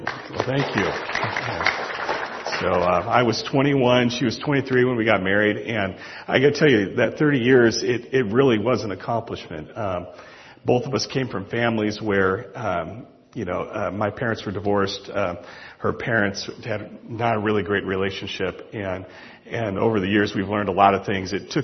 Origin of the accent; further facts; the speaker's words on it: United States; Yes, I'm an American.